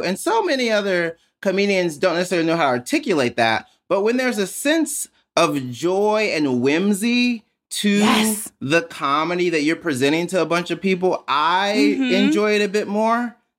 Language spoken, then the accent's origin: English; Mississippi, United States; since I grew up in Mississippi, like my Blackness was always like, okay, that's like, it's Mississippi is the blackest state.